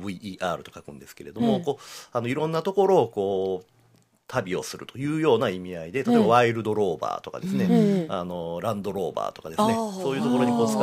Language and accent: Japanese; Kyoto, Japan; 実はもうベタベタの京都人なんですけども